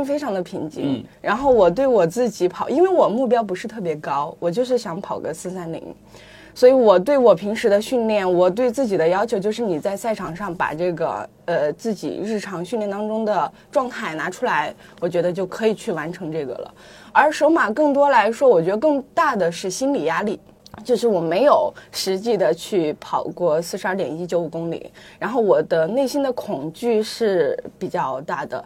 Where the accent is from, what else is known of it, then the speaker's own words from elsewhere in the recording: Chengdu, Sichuan, China; 除了我是成都人，那我也是中国人，对吧？